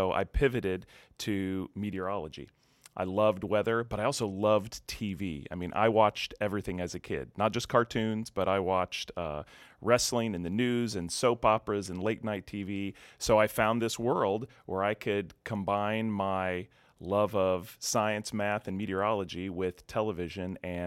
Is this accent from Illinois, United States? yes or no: no; St. Louis, Missouri, United States; now in North Carolina, United States; before I moved to North Carolina 20 years ago, I'd never stepped foot in the state. I grew up in the Midwest, St. Louis boy, St. Louis Cardinals fan, pretty average suburban life.